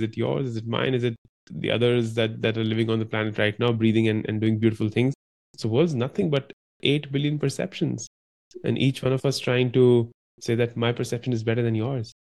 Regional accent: India; And when you're growing up in India, then this is almost like put onto you that … if your parents are doctors, you got to become a doctor too.

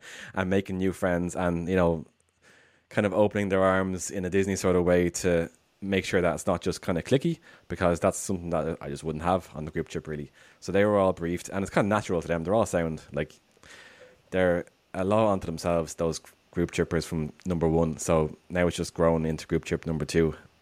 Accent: Dublin, Leinster, Ireland; like, I'm from Dublin and I don't really go into the parade.

